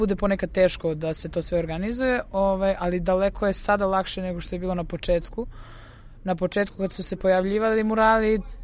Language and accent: Serbian; Čačak, Šumadija and Western Serbia, Serbia; Odrasli smo u Čačku